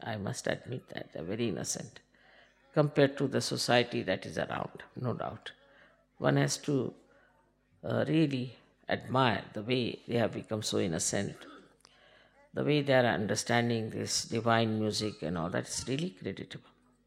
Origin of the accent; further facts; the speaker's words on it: India; I am an Indian. I mean, and nobody knows me.